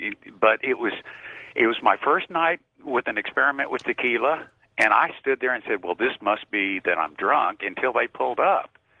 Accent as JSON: {"language": "English", "town": "Tulsa", "region": "Oklahoma", "country": "United States", "said": "I'm from Tulsa."}